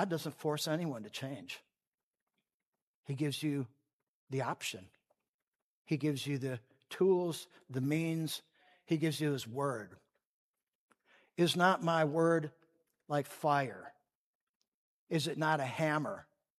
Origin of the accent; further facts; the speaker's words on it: Minneapolis, Minnesota, United States; I grew up in South Minneapolis on Chicago and 35th Street, and from there to Lake Street, we ran around